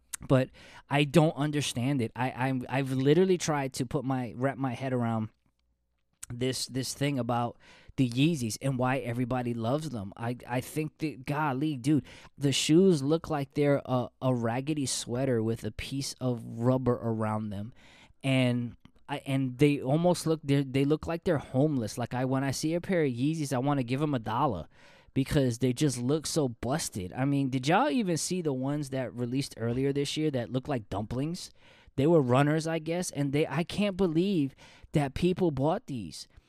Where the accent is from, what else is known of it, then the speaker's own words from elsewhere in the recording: New York, United States; I mean, I'm from New York, so I've seen how that's our city moves in New York